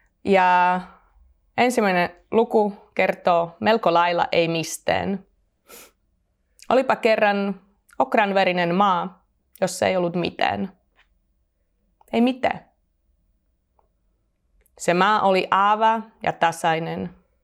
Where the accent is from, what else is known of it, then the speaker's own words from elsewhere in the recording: Slovakia; Finnish is a second language; now in Finland; Olen alun perin Slovakiasta ja edelleenkin julkaisen myös slovakiksi, mutta pääosin suomeksi.